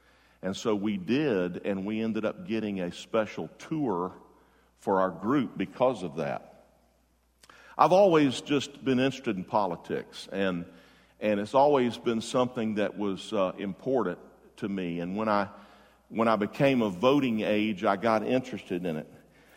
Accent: Jacksonville, Florida, United States; Senator Graham, we're from Jacksonville.

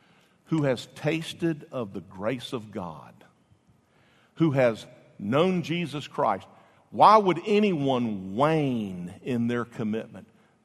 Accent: Florida, United States; I said, I'm a pastor from Florida. I'll never be here again.

